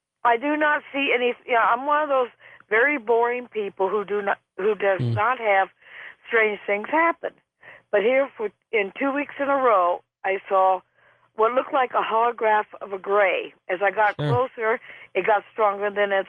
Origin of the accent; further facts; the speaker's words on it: Glendale, California, United States; I was born and raised in Glendale, California.